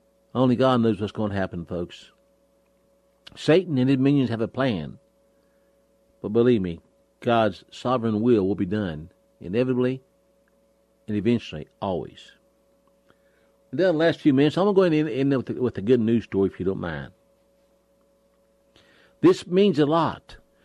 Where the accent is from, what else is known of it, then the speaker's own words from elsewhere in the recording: West Virginia, United States; Saw the earth country folk, just like I grew up with here in West Virginia.